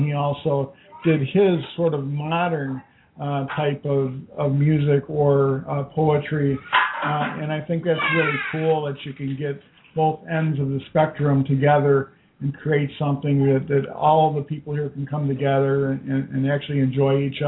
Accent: Maplewood, Minnesota, United States; Now, I'm from Maplewood, Minnesota, and coming over here to Wisconsin, over to the other side of the river, which would be the St. Croix River

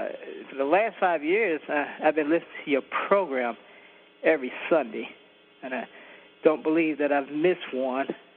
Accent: Cincinnati, Ohio, United States; You know, growing up in North Avondale, and they're teaching us the...

